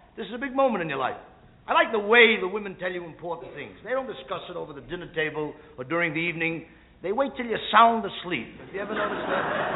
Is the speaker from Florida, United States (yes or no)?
no; New York, United States; Now, I come from the Lower East Side of New York.